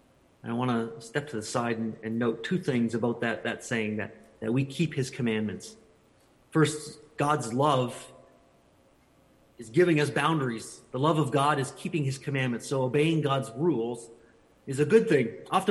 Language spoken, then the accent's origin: English; Canada; I'm Canadian, I guess, here, and I'm in Canada.